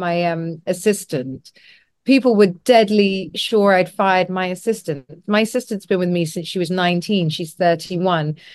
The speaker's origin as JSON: {"language": "English", "country": "United Kingdom", "said": "So when I'm very British, I'll, you know, ask me a question, I'll give you the answer"}